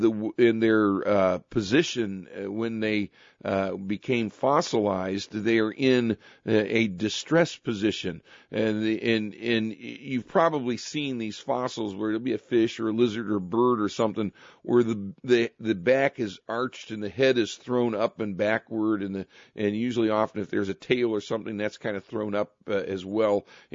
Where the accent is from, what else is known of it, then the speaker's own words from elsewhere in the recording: Richfield, Ohio, United States; When I was a kid growing up in Richfield, Ohio, you never saw deer.